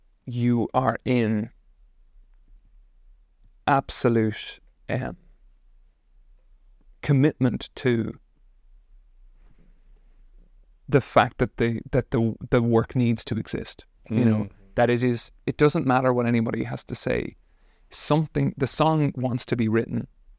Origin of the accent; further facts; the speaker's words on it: Ireland; They didn't know that I was from Ireland because I hadn't been releasing music all that long.